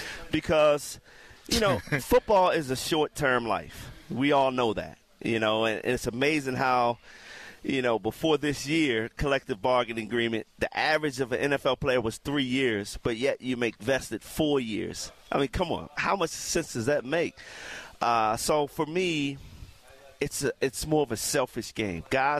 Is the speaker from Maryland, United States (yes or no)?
yes; Baltimore, Maryland, United States; So Maryland was my number one school. I grew up in Baltimore.